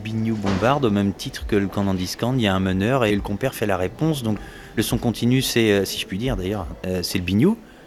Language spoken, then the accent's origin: French; Brittany, France; Des Côtes d'Armor. Stéphane est près de Dinan et moi plus au sud, près de Loudéac.